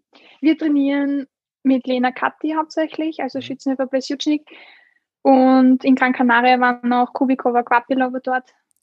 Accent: Austria; Ja, also bei uns in Österreich gibt es eigentlich nur einen richtigen Nationalteamstützpunkt

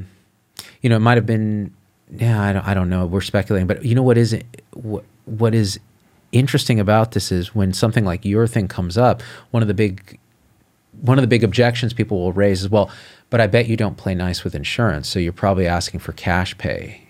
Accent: New Jersey, United States; born there; My family's from India, but I was born in New Jersey.

